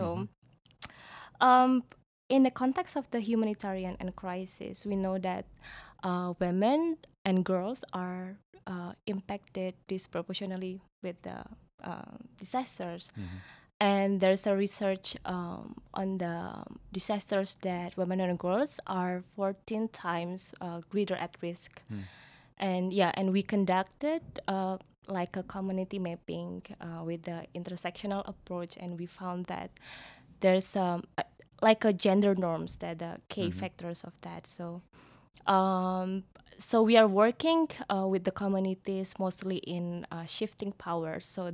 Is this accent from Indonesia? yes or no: yes; Indonesia; English is a second language; so I'm from Indonesia.